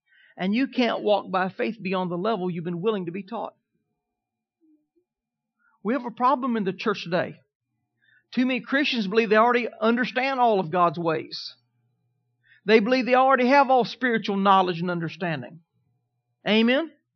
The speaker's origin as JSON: {"language": "English", "region": "Kansas", "country": "United States", "tie": "born or raised there", "said": "When I was growing up as a kid, I grew up in Kansas. And in Kansas, they always taught about the pioneers."}